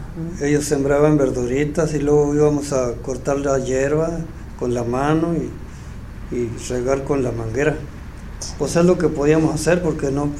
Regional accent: Colonia Juárez, Chihuahua, Mexico; moved away; Nací en Colonia San Diego, municipio Casagrandes.

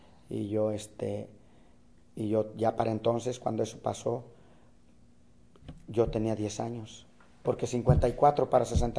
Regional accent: Cuernavaca, Morelos, Mexico; todos esos 6 años yo ya crecí en Cuernavaca, Morelos, ya una ciudad ya muy cambiante para mí, que viniéndome de un monte al pueblo y del pueblo a una ciudad

